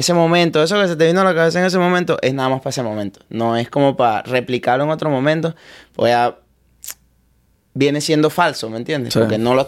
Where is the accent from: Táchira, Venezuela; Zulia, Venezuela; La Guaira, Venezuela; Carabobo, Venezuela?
Carabobo, Venezuela; Valencia; Que yo soy de Valencia. Y sé que Valencia tiene una fama extraña.